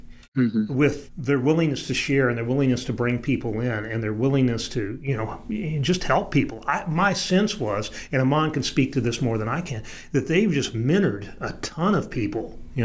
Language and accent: English; Little Rock, Arkansas, United States; And one of the reasons we'd go there is because people would find out we're from Little Rock